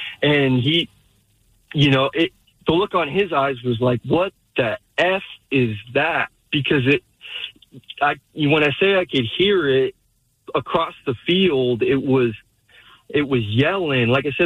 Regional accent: North Bend, Washington, United States; Okay, cool. I grew up in North Bend, and I don't know if you guys are familiar, have been to the area. You know how wooded it is.

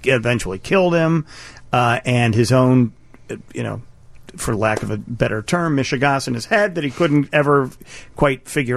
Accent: Chicago, Illinois, United States; but there's only so much I can take as a Chicagoan.

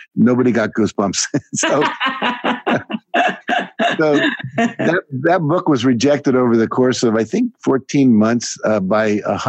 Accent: United States; I was just a typical teenager growing up in America.

